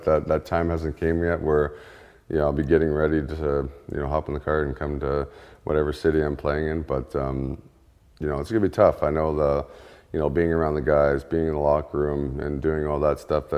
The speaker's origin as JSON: {"language": "English", "region": "Ontario", "country": "Canada", "said": "we're from Ontario, Canada"}